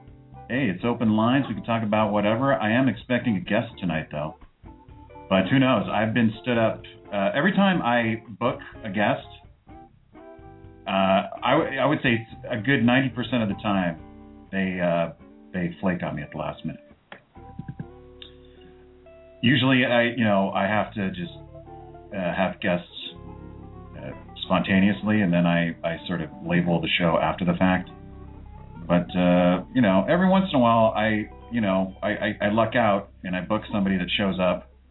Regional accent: California, United States; I'm Californian. We shorten everything.

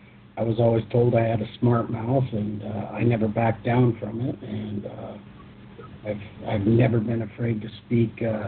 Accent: Northwest, United States; born there; I was born in the United States.

